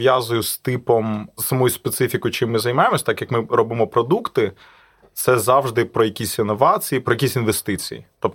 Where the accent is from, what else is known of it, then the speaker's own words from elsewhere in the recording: Western Ukraine, Ukraine; Я з Західної України. В нас росла саме чорниця.